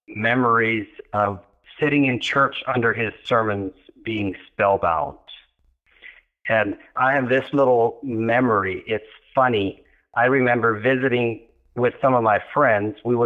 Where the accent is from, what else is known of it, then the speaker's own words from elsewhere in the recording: Elmer, Ontario, Canada; born there; I was born in Canada, in Elmer, Ontario, an Amish community.